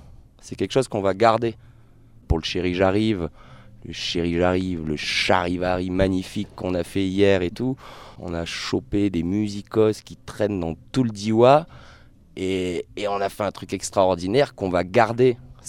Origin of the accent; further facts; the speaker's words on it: Provence-Alpes-Côte d'Azur, France; Je viens du Vaucluse où il n'y avait vraiment pas cette énergie-là.